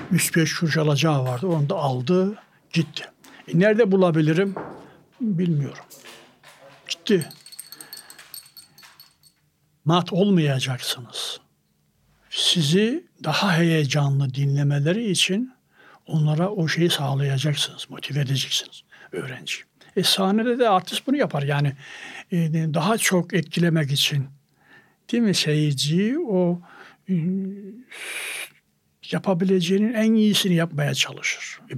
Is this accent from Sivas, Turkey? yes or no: no; Trabzon, Turkey; now in Istanbul, Turkey; Aslen Trabzonluyum. Ama bir şekilde İstanbul'a geldim kara trenle.